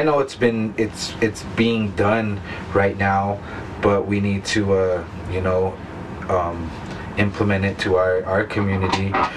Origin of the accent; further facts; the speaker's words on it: Taos Pueblo, New Mexico, United States; I mean, naturally, we come from Taos Pueblo.